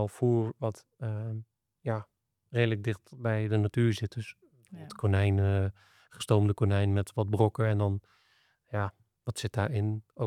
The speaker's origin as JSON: {"language": "Dutch", "region": "North Brabant", "country": "Netherlands", "said": "en ik kom uit Brabant zelf"}